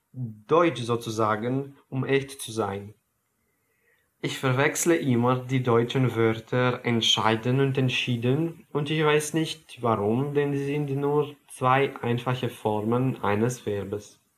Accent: Romania; German is a second language; ich komme aus Rumänien. Ich lerne Deutsch

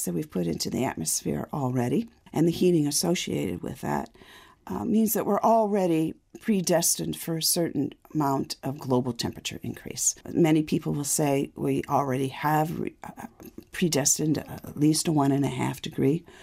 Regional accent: Michigan, United States; I grew up in Michigan and spent a lot of my childhood on the Great Lakes.

